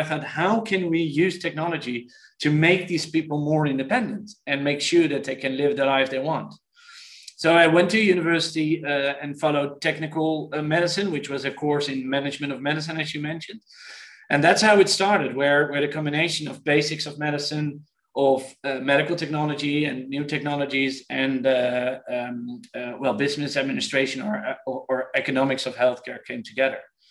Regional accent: Netherlands; So and today it's my hometown. So it's in the eastern part of the Netherlands, near the German border.

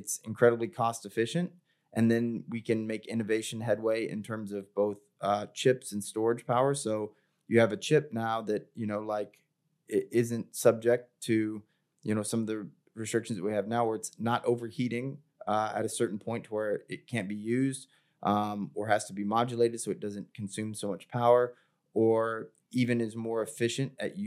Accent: Missouri, United States; now in California, United States; Like, I grew up in Missouri, and so it was like, yeah, a lot of really old timey dishes and stuff

